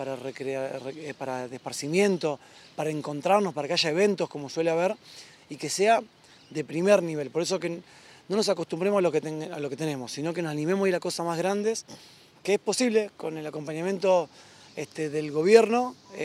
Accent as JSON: {"language": "Spanish", "region": "Santa Fe", "country": "Argentina", "said": "creo que como santafesinos no tenemos que acostumbrarnos a los problemas"}